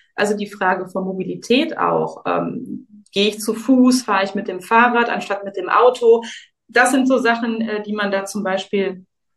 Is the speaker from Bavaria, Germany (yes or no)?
no; Duisburg, North Rhine-Westphalia, Germany; Also ich komme ja aus Duisburg.